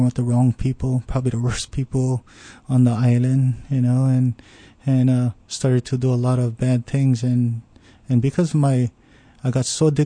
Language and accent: English; Pearl City, Hawaii, United States; I grew up in Pearl City, raised in Palisades, my childhood was pretty rough.